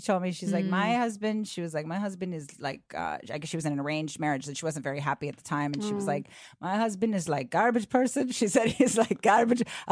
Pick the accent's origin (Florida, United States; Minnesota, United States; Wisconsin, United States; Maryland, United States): Maryland, United States; Bethesda; I grew up in Bethesda.